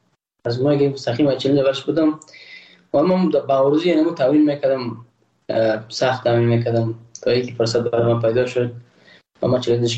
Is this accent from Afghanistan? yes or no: yes; Afghanistan; احساس کردم که ما تاجک نیستم، احساس کردم ما ازبک پشتون نیستم، ما یک افغان هستم